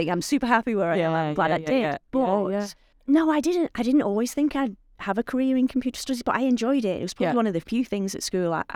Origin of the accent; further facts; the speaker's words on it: Wigan, North West England, United Kingdom; from Wigan. But my support network is in Wigan